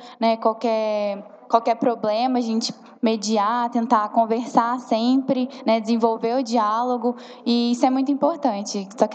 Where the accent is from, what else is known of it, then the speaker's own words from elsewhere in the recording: Ouro Preto, Minas Gerais, Brazil; Eu sou daqui de Ouro Preto